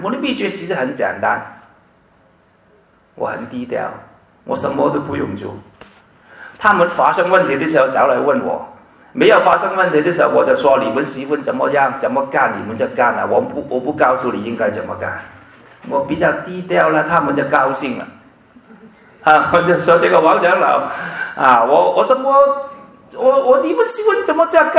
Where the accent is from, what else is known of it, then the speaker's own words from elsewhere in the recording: Hong Kong; 因为就是我是从香港来，很多人都知道，很多时候我们香港人呢